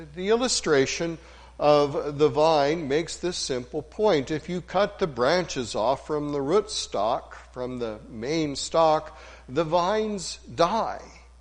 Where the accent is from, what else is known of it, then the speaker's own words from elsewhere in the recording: Missouri, United States; a Missourian, my home state, I might add